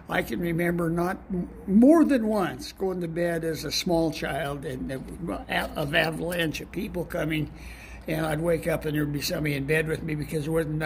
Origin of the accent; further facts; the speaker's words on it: Heppner, Oregon, United States; You have to realize this was growing up in Heppner, which was kind of a little small rural town